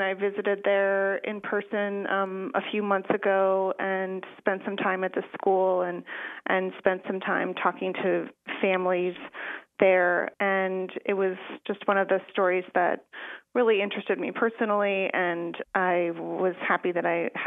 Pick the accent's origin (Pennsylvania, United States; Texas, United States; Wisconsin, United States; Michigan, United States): Wisconsin, United States; Kenosha; So I grew up in Kenosha, and I went to the a big public high school in Kenosha, Mary D. Bradford on the north side of Kenosha.